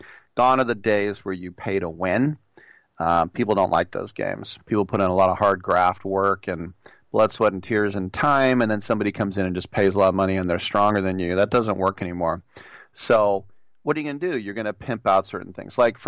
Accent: United States; I think that's one of the great things about being American

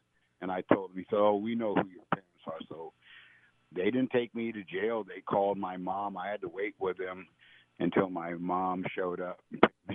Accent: San Jose, California, United States; I grew up in two places. I grew up in Glenda, California, in my teen years, and lived on the ranch, and then I came back off the ranch and came back into San Jose

